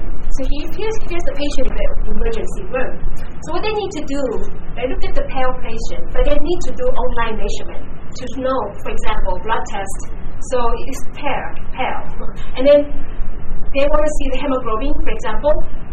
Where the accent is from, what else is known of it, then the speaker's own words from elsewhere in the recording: eastern Taiwan, Taiwan; English is a second language; I'm also from Eastern Taiwan and local.